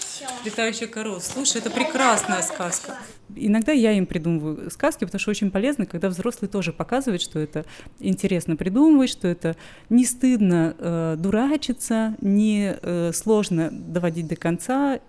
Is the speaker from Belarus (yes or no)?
no; Russia; Никаких проблем из-за того, что я россиянка, у меня не было.